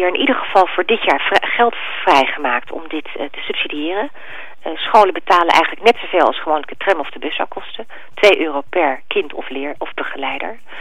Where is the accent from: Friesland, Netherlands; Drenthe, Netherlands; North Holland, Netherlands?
North Holland, Netherlands; Amsterdam; Want als Amsterdammer doe je dat vaak niet zo snel.